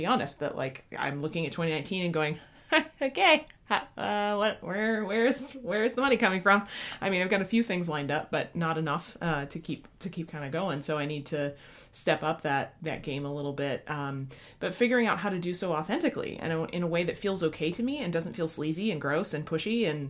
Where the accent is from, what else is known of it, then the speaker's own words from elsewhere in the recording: Midwest, United States; it's also a, again, like a pushiness that as a Midwesterner, especially, I'm just not super comfortable with.